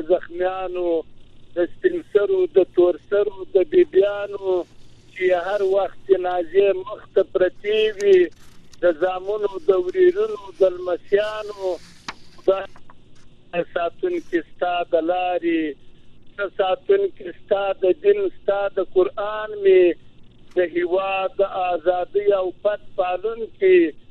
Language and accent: Pashto; Helmand, Afghanistan; زه د هلمند شاعر یم